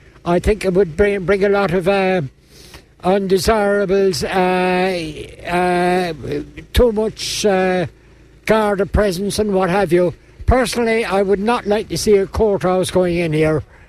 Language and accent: English; Tralee, Munster, Ireland; I'm a local from Tralee. I live in Leedale in Carsonleigh.